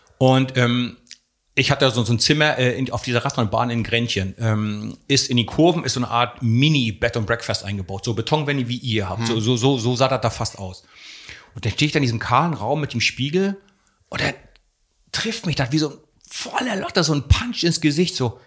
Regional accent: Mecklenburg-Vorpommern, Germany; ich bin ursprünglich Mecklenburger.

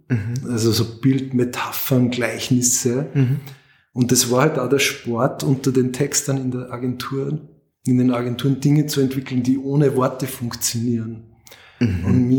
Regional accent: Salzburg, Austria; ich so als Salzburger Junge da dem Geschäftsführer den Vorschlag gemacht hat

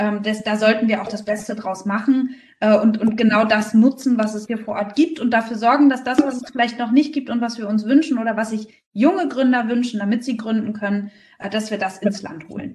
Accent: Berlin, Germany; now in Rostock, Germany; ich bin ja kein gebürtiger Fischkopf, sondern ich komme eigentlich aus Berlin. Aber bin ja 2014 nach Rostock gezogen.

